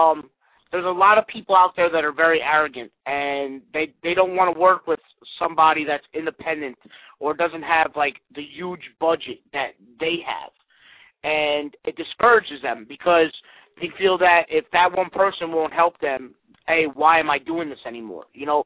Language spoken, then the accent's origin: English; New Jersey, United States; I mean, I'm not from the down south. I've been born and raised in Jersey my whole life